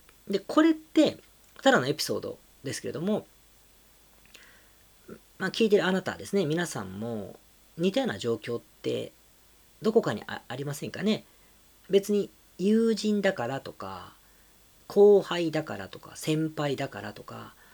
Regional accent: Osaka, Japan; now in Tokyo, Japan; 僕って大阪出身なんですが、

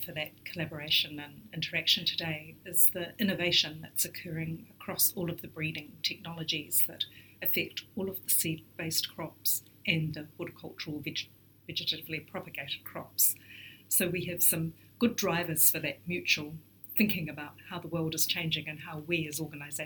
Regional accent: New Zealand; I come from New Zealand.

